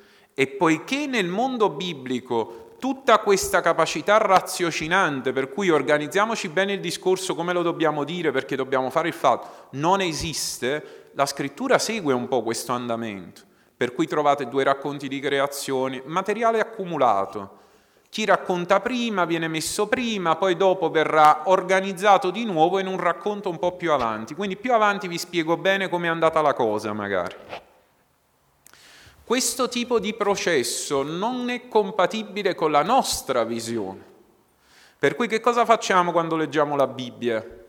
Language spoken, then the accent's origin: Italian; Naples, Campania, Italy; Perché poi io scrivo in italiano ma sono napoletano, c'è una differenza.